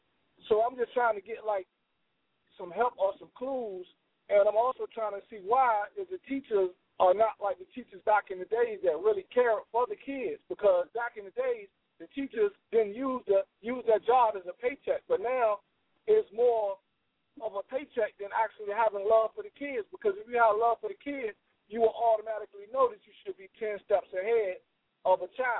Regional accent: Norfolk, Virginia, United States; I'm from Norfolk, Virginia.

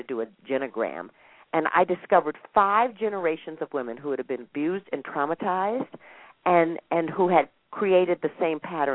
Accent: Minnesota, United States; I grew up in Minnesota. My mother and my grandmother, the family was from Alabama, but they migrated to Minnesota.

